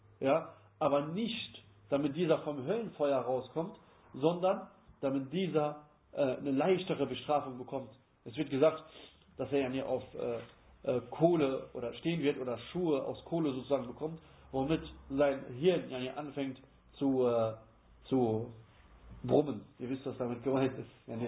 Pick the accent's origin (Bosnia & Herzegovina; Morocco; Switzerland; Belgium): Morocco; German is a second language; Ja, das gibt es bei uns in Marokko ist zum Beispiel so, wenn du jemanden beleidigen möchtest, dann erwähnst du genau dieses Tier.